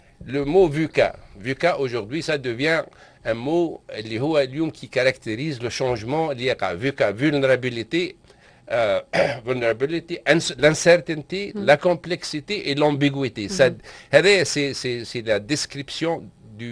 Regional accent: Tunisia; اش عندنا في تونس؟

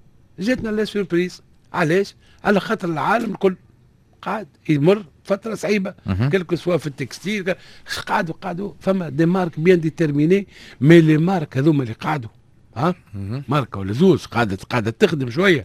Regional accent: Tunisia; اليوم عندنا في بالنسبه للمصانع اللي موجوده عندنا في تونس

